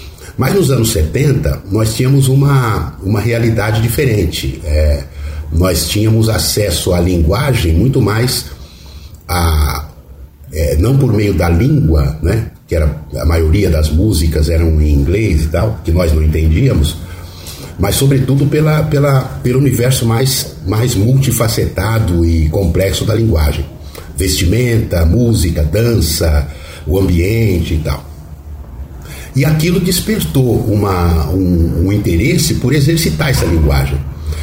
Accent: São Paulo, Brazil; e também fala sobre o nosso interesse como paulistanos pela Baixada, pelo litoral, né, pelo mar.

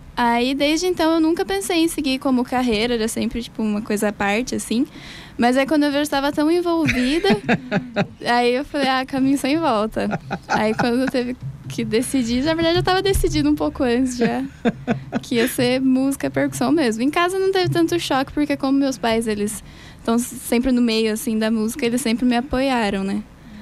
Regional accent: Sorocaba, São Paulo, Brazil; Eu sou de Sorocaba, né? Eu não sou de São Paulo.

